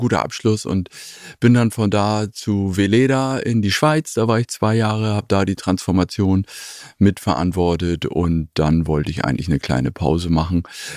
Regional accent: Hamburg, Germany; verheiratet, 2 Kinder, bin Hamburger, heute Morgen mit dem Fahrrad hierher gekommen. Insofern bin ich hier zu Hause

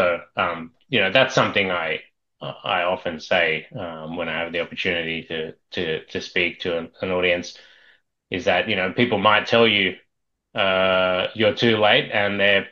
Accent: Sydney, New South Wales, Australia; So I mean, personally, I grew up in Sydney, Australia, and I've got a finance degree and a law degree

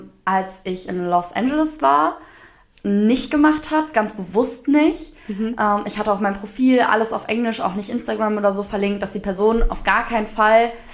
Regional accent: Germany; ey, ich komme aus Deutschland und ich bin jetzt nur eine Woche hier

